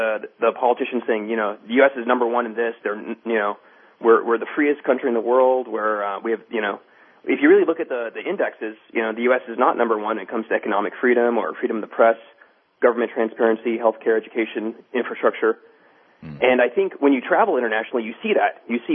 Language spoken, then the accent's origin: English; Canada; now in Dallas, United States; Yeah, I'm a Canadian actually living in a red state, believe it or not.